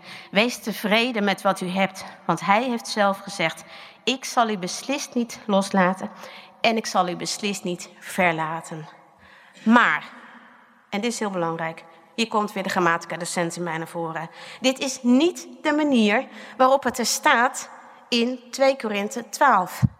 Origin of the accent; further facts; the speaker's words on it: Gelderland, Netherlands; Ik kom van de Veluwe. Dat weet u.